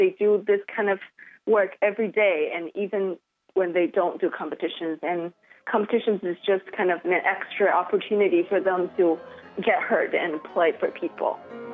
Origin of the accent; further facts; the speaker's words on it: Shenzhen, Guangdong, China; moved away as an adult; now in New York, United States; Well, I grew up in Shenzhen, China. I came to study in the States. I went to Juilliard in 2008.